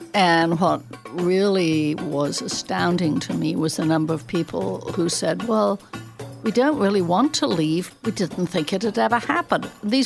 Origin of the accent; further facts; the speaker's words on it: Dublin, Leinster, Ireland; I'm from Dublin.